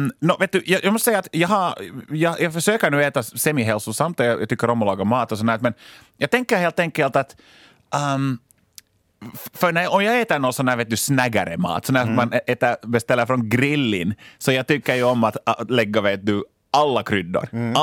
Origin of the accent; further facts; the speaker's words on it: Lapinjärvi, Uusimaa, Finland; Det är när jag är hemma i Linkoski i Lappträsk, min hemby alltså i kommunen Lappträsk, och det är det tystaste stället jag vet, mitt barndomshem där.